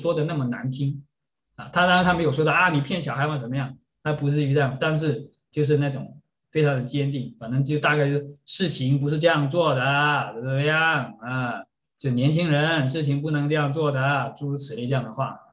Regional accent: Guangzhou, Guangdong, China; 外地来我们广州，我是广州人啊

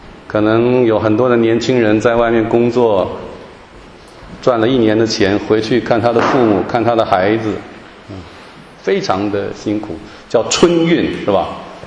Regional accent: Taiwan; 我从台湾来我都吓了

